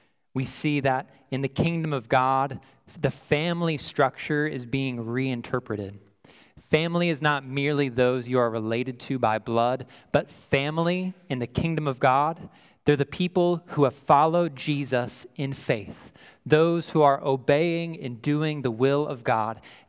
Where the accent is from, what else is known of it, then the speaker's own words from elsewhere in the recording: United States; born there; Well, I was born in America, so I have a birth certificate that shows that I was born here in the States.